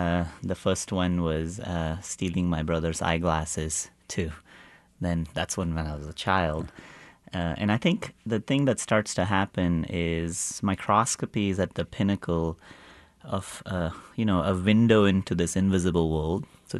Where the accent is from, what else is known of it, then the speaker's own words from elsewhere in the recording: India; You know, I grew up in India